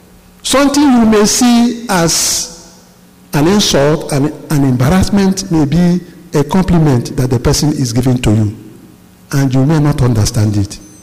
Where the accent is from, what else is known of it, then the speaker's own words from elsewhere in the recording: Nigeria; is coming out of Nigeria." Which means, " … I come from Nigeria."